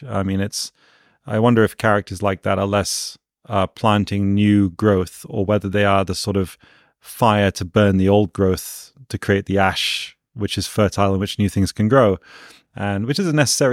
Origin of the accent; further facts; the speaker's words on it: United Kingdom; I'm British.